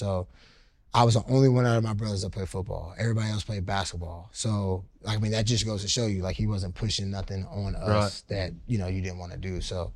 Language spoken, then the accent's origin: English; Georgia, United States; I'm from Georgia too. So like when I played as a kid, my neighbor had a membership to Atlanta Athletic Club